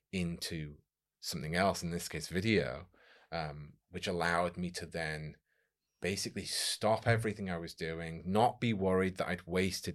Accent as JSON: {"language": "English", "town": "Chester", "region": "North West England", "country": "United Kingdom", "said": "Originally, I'm from Chester and I went to Huddersfield University."}